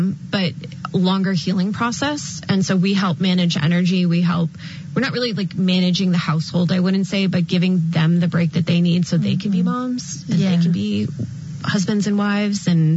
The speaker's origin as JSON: {"language": "English", "region": "East Coast", "country": "United States", "said": "I'm so confused because I'm from the East Coast."}